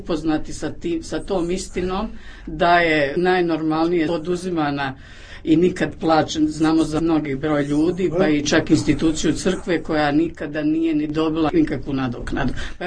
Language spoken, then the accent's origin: Croatian; Novo Sarajevo, Federation of Bosnia and Herzegovina, Bosnia & Herzegovina; Evo, ja sam iz Novog Sarajeva